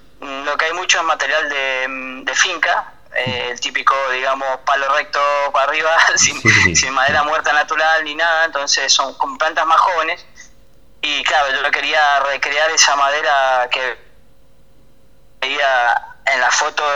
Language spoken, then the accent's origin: Spanish; Argentina; now in Europe; Yo, viniendo de donde vengo, de Argentina, como te comentaba, sí.